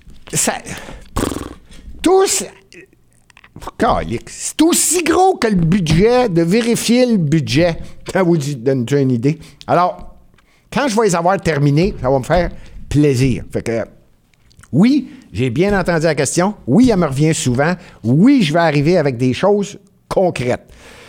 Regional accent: Montreal, Quebec, Canada; Moi, je suis Montréalais, là.

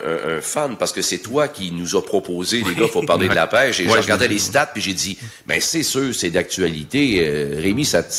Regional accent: Sorel, Quebec, Canada; j'ai pêché beaucoup quand même quand j'étais jeune parce que je suis originaire de Sorel.

